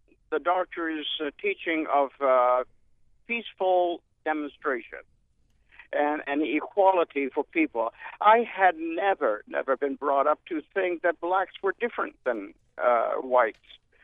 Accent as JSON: {"language": "English", "region": "New Hampshire", "country": "United States", "said": "Well, at the time, I'm from New Hampshire. I was doing some graduate study in Ottawa, Canada."}